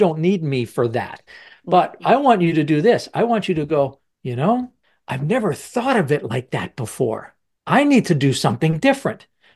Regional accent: Canada; and now I'm from Canada and he's from Yazoo City, Mississippi.

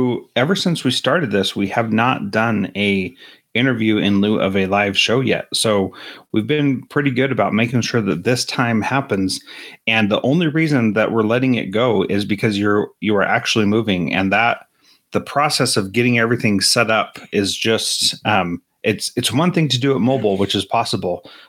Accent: Utah, United States; also born or lived in California / Washington; Growing up in Utah and California and Washington, we don't have rivers like the Mississippi River out there.

